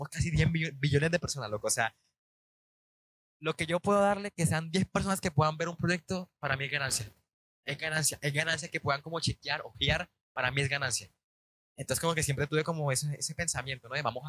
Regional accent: Magangué, Bolívar, Colombia; yo en 2019 me mudo a la ciudad de Magangue, Bolívar. Magangue, Bolívar es un municipio de Colombia, soy de allí. Yo sigo orgullosamente magangueño. No lo dice mi acento, no lo dice mi forma de ser, pero yo soy de Magangue.

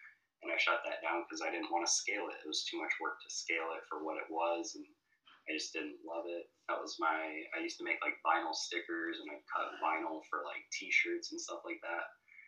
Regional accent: Quad Cities, United States; because I'm originally from the Quad Cities, and which is on the border of Iowa and Illinois

